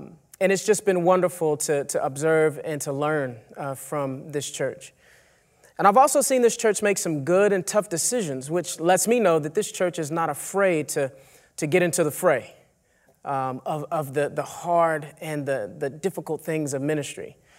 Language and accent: English; Lewisville, Texas, United States; And now I grew up in Lewisville, Texas, but a lot of my family lived in the city of Dallas.